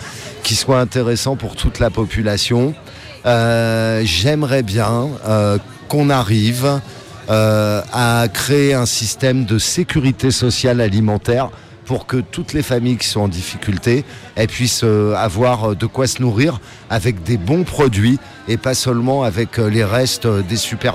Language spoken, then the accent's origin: French; Ivry, Île-de-France, France; je suis né à Ivry, j'ai fait toute ma scolarité à Ivry, dans une école qui n'existe plus d'ailleurs, c'était l'école Jean-Jacques Rousseau. Et j'ai été au collège à Ivry, au collège Molière, au lycée Romain Rolland, et j'ai toujours habité à Ivry.